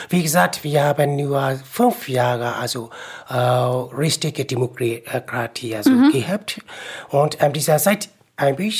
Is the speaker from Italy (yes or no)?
no; Myanmar; German is a second language; now in Germany; Also wir sind also aus Myanmar und wir haben andere, also verschiedene Kultur.